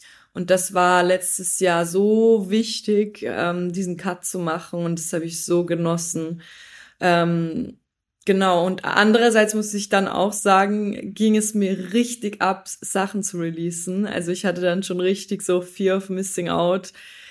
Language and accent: German; Austria; ich bin ja eigentlich aus Österreich